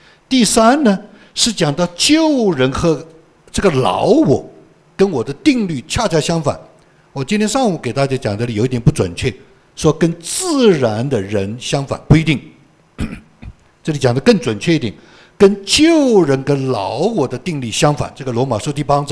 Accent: Hunan, China; 那我是湖南人，经常我是吃辣椒的，我一餐要吃十个朝天椒

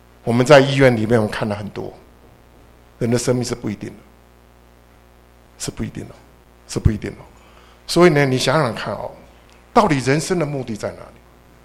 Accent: Taiwan; 过去啊，我是台湾来的。

